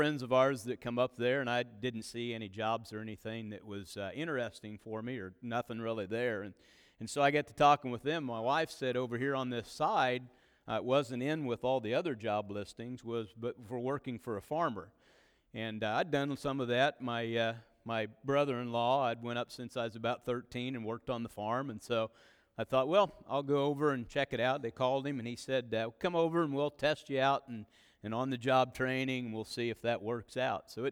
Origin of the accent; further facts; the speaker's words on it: Grant City, Missouri, United States; But again, I was raised in Grant City and accepted the Lord whenever I was a senior in high school